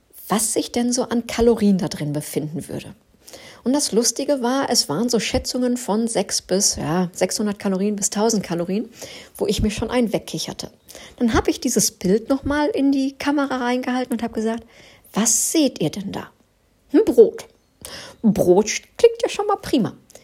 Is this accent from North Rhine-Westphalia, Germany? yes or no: yes; North Rhine-Westphalia, Germany; now in Northern Germany; wie sagt man bei uns im Pott, sagt man Pommesbude. Hier sagt man Imbiss im Norden.